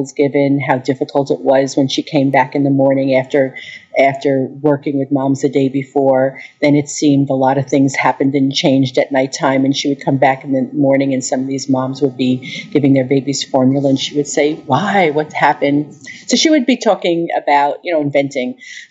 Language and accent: English; Long Island, New York, United States; I'm from Long Island, so I know what it's like